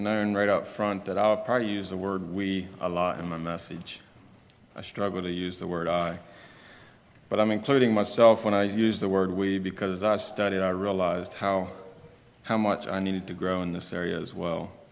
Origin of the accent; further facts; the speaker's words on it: United States; if we as American people have so much, why do we struggle with being thankful?